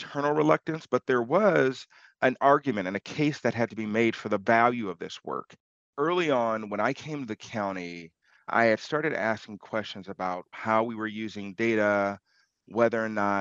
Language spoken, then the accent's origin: English; Los Angeles, California, United States; And so growing up in South Los Angeles, I always knew that my neighborhood was different, right, from our counterparts in Santa Monica or Beverly Hills.